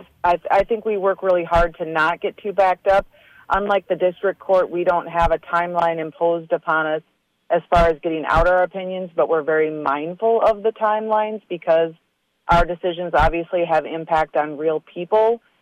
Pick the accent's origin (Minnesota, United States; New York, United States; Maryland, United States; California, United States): Minnesota, United States; Federal Dam; You know, I value my growing up in Federal Dam.